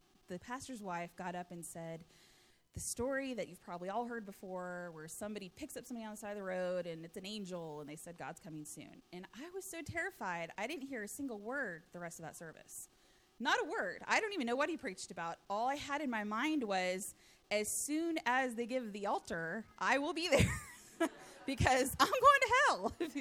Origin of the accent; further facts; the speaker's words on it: United States; we are American. So, you know, we're so lighthearted and we're not as serious as other countries are about things like this.